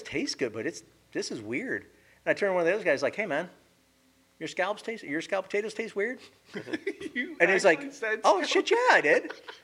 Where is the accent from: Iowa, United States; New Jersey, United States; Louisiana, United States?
Iowa, United States; I grew up outside of Iowa, middle of nowhere, right?